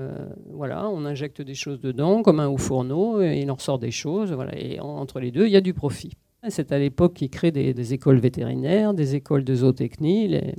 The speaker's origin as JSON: {"language": "French", "town": "Paris", "region": "Île-de-France", "country": "France", "said": "Je viens de Paris, j'étais parisienne et je suis partie à la campagne comme beaucoup de néo-ruraux quand j'étais jeune."}